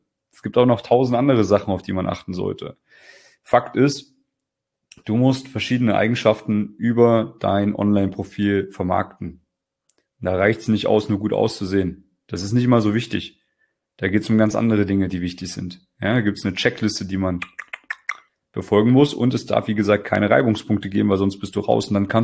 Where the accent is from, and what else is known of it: West Germany, Germany